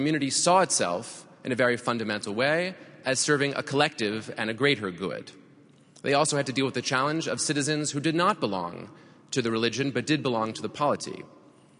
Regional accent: Massachusetts, United States; I speak, of course, of my home state, Massachusetts

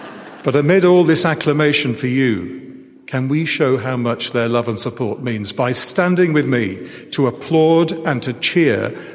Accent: England, United Kingdom; As an Englishman, we don't use the word commencement.

